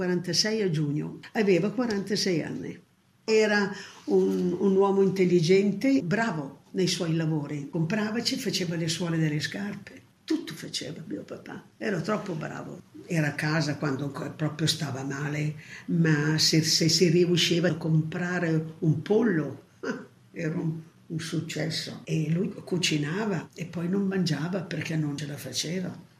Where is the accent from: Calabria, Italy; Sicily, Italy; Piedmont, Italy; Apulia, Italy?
Piedmont, Italy; Casale Monferrato; born there; sono nata a Casale Monferrato il 6 novembre del 1931 e ho 88 anni.